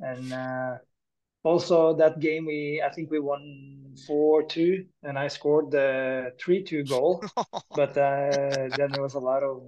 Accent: Norway; also born or lived in Sweden; when I came from Norway, my focus was from red line and in.

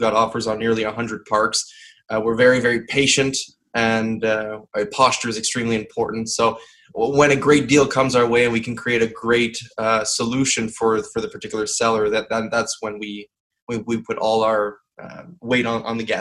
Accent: Canada; So we started from Canada, and the story goes that as a Canadian in the US

